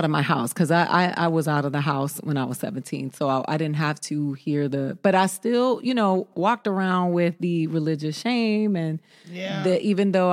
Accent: Miami, Florida, United States; And I come from Miami where strippers are groomed, right?

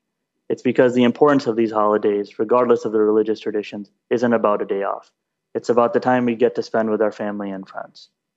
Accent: United States; When I was a Muslim kid growing up in America, I had this interest in astronomy.

